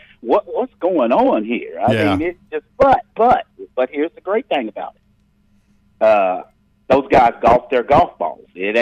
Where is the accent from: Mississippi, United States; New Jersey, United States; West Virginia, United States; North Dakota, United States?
West Virginia, United States; I'm from West Virginia. I said, we all look out for West Virginia people